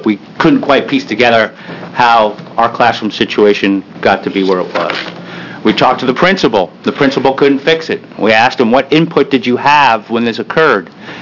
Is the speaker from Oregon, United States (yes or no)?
yes; Beaverton, Oregon, United States; I'm from Beaverton. I'm in Representative Greenlick's district